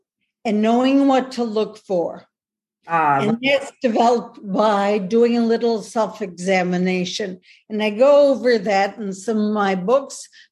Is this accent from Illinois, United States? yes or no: yes; Chicago, Illinois, United States; like I'm from Chicago.